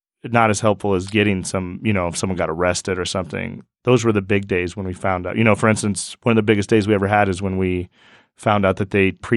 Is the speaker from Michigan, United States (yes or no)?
no; Wyoming, United States; I was like, "I'm from Wyoming, sir."